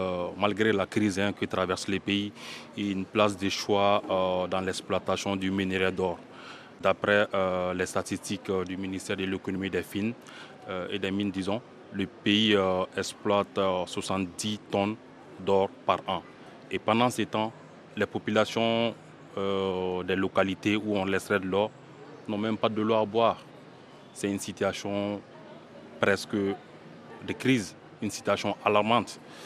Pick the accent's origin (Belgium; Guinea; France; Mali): Mali; Bamako; Comme moi, je suis de Bamako, je suis à 400 km de la localité Kenyeba. Je suis aussi journaliste